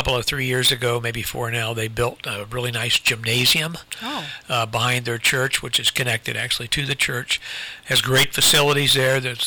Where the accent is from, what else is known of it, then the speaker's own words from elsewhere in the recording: Ohio, United States; And especially growing up in Ohio, we even had a separate class on the history of Ohio